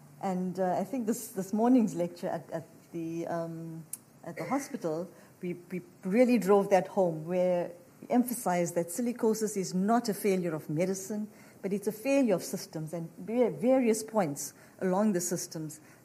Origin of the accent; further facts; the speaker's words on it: Durban, KwaZulu-Natal, South Africa; also born or lived in Johannesburg; So I come all the way from Johannesburg, It's where I studied, where I worked, but I actually grew up along the coast in a little town called Durban.